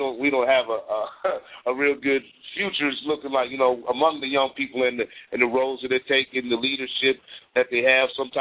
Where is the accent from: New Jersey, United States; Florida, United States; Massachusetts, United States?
New Jersey, United States; Elizabeth; Elizabeth, New Jersey.